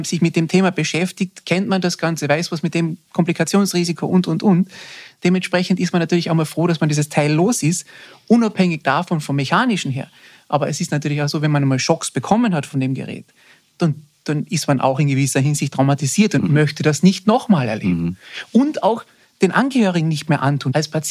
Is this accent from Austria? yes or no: yes; Austria; ich bin ja Österreicher und bin eigentlich auch auf den Skiern aufgewachsen